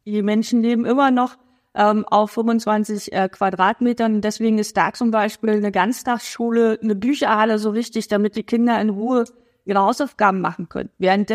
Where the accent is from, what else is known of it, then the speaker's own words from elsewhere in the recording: eastern Germany, Germany; ich komme ja aus Ostdeutschland